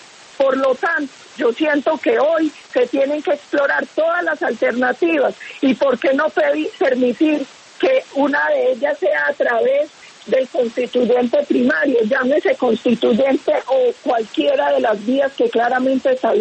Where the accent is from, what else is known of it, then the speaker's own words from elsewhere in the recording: Antioquia, Colombia; yo soy paisa montañera y hablo con muchos dichos